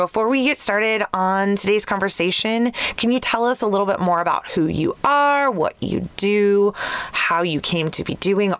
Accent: Youngstown, Ohio, United States; So we talked about before, I grew up in Youngstown, Ohio.

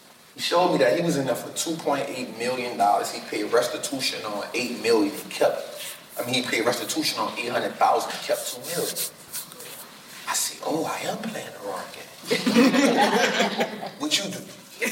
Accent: New Orleans, Louisiana, United States; So, for me, I come from a place, born and raised in New Orleans. I saw my moms get shot when I was 9.

